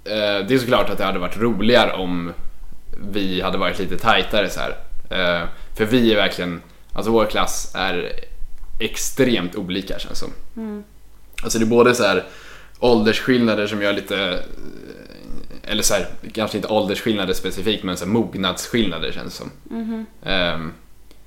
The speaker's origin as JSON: {"language": "Swedish", "country": "Sweden", "said": "jag kommer från Sverige och känner ingen här typ."}